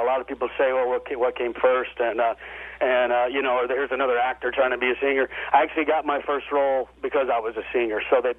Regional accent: Oklahoma, United States; But, you know, just growing up in Oklahoma, you're influenced by that kind of music. Some of the best in the world have come out of there.

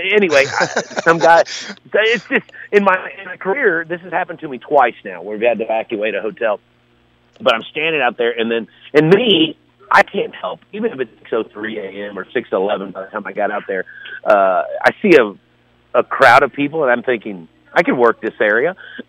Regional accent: Kentucky, United States; instead of just going to Phoenix and flying back to my hometown of Kentucky, and then flying back to wherever, Denver

